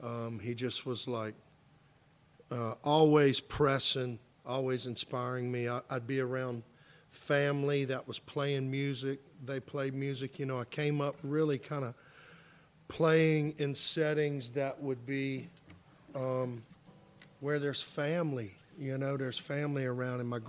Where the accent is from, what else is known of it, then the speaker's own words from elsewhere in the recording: Baton Rouge, Louisiana, United States; This is my hometown. Baton Rouge is my hometown, born and raised here.